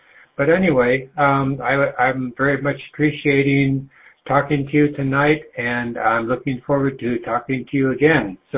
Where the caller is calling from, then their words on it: San Francisco, California, United States; My QTH is San Francisco, California, USA. California, San Francisco.